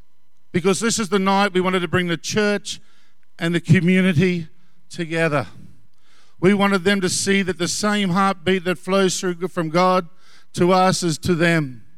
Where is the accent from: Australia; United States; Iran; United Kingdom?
Australia; Bundaberg, Queensland; I'm from Bundaberg